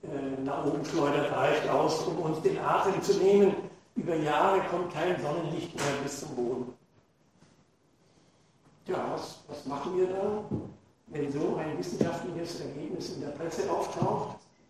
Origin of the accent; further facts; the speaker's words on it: Nuremberg, Bavaria, Germany; born there; ich bin in Nürnberg geboren, habe in Darmstadt an der TH das Diplom der Meteorologie erworben, habe an der TU in Berlin promoviert